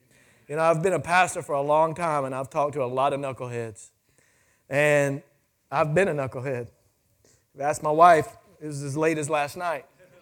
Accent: Memphis, Tennessee, United States; I'm really not from here. I don't really, I have a home church. I'm from Memphis

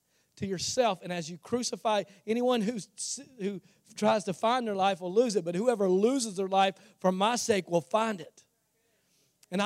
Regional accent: Virginia, United States; I mean, I'm from the hills of Virginia. I'm like from the Appalachian Mountains.

